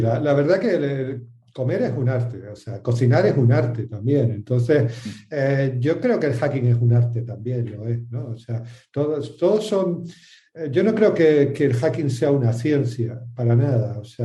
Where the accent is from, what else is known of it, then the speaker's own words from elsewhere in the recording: Canary Islands, Spain; Yo tengo un guanche dentro de mí, dicen. Como llevo media vida en Canarias, me siento muy canario, aunque no nací allí, pero desde muy pequeño estoy allí y es mi tierra adoptiva